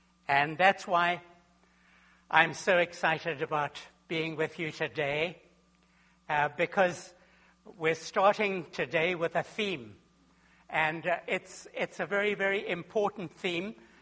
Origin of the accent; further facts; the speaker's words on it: Zimbabwe; When I was growing up in Zimbabwe, as a little boy of 9 and 10, we owned 2 donkeys.